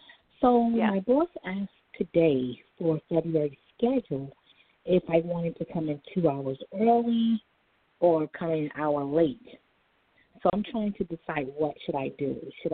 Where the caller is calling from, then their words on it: New York, United States; I'm calling from New York.